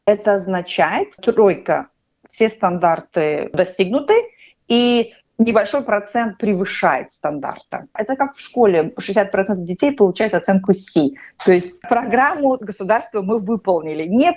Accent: Russia; now in Australia; вот когда мы выросли в России

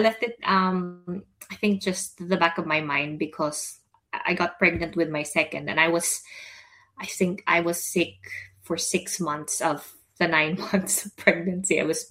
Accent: Philippines; I was born in the Philippines. I was raised by two Filipinos. there's no question in my mind in terms of my cultural identity. I'm Filipino through and through.

